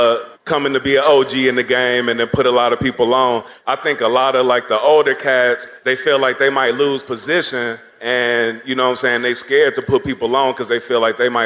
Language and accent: English; Milwaukee, Wisconsin, United States; Yo, what's good?